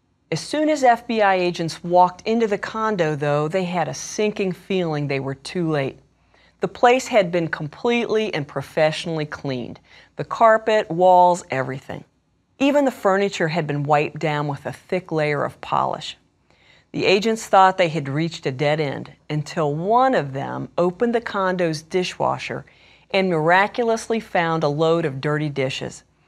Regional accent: Youngstown, Ohio, United States; from Youngstown in my home state of Ohio

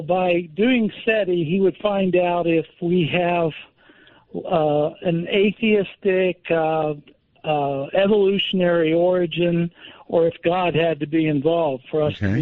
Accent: Indianapolis, Indiana, United States; I'm from Indianapolis, and I wanted to ask some kind of challenging questions.

